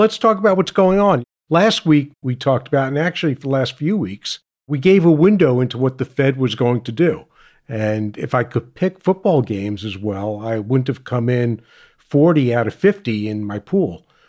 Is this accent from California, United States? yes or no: no; Manhattan, New York, United States; I grew up in Manhattan, and I had in my building some old Jets, such as Billy Mathis, who was an old fullback